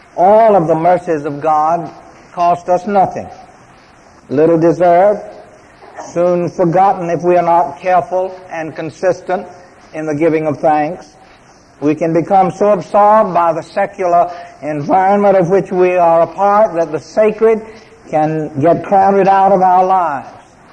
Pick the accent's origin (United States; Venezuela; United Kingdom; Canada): United States; born there; I was born in America, free, in a Christian home.